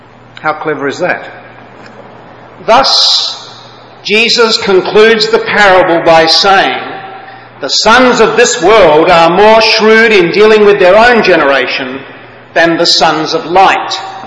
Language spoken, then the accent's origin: English; Melbourne, Victoria, Australia; they're going to my hometown, Melbourne, to go shopping, of course.